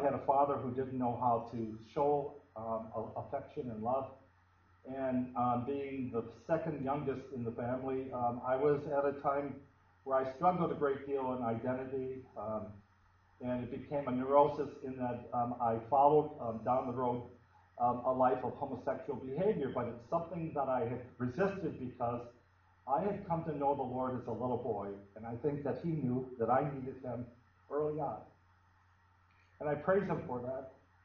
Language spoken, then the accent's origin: English; Milwaukee, Wisconsin, United States; born there; I was born here in Milwaukee in 1943.